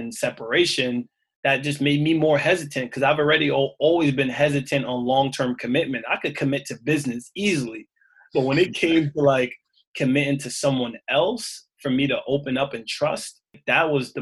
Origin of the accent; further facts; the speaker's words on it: Queens, New York, United States; Like growing up in Queens, I thought having multiple relationships at one was the way to go.